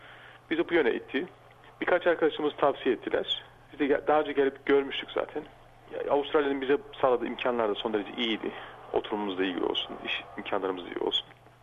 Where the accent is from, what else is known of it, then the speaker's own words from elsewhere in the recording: Aydın, Turkey; Ben Aydın doğumluyum. Bütün okullarımı Aydın'da okuduktan sonra Batı müziği eğitimi almak için Bolu Abant İzzet Baysal Üniversitesi'nde kaydoldum.